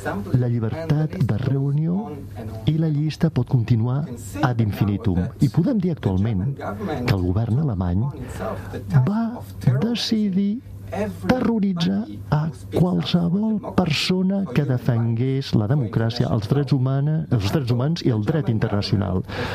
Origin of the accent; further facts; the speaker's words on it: Haifa, Haifa District, Israel; Catalan is a second language; now in Germany; jo vaig créixer a Haifa, vaig néixer, vaig créixer a Haifa, jo adoro, m'estimo Haifa, però aquest indret va esdevenir massa perillós per mi, perquè no només sóc jueu, sinó que sóc queer, sóc homosexual